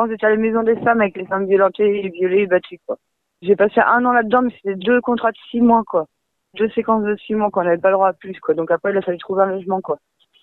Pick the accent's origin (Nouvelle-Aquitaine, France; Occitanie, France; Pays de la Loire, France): Pays de la Loire, France; moved away; j'ai quitté la Vendée pour partir à Paris, je suis vendéenne, moi.